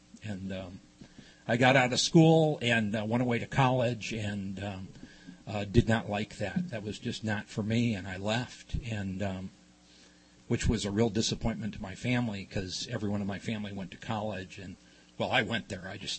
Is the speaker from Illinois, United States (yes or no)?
yes; Chicago, Illinois, United States; I grew up in Chicago in the Midwest, and grew up in a large Irish Catholic family.